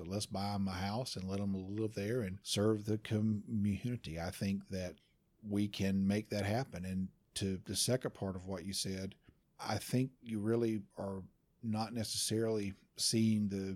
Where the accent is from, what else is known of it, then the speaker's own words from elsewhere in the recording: Dunn, North Carolina, United States; But I know that the urgent care in my hometown of Dunn is owned by a PA.